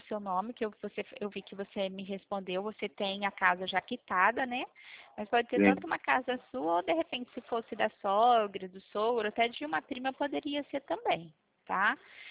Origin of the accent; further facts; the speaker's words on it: Pirassununga, São Paulo, Brazil; que nem eu sou de Pirassununga, eu fechei de Mococa